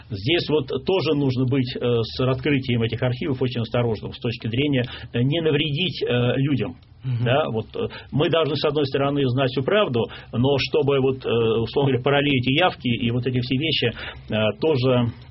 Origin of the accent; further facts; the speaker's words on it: Saint Petersburg, Russia; я петербуржец, мне Петр Великий близок